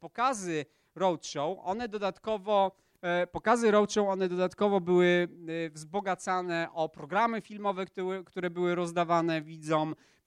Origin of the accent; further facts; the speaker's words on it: Łódź, Łódź Voivodeship, Poland; Ja jestem z Łodzi.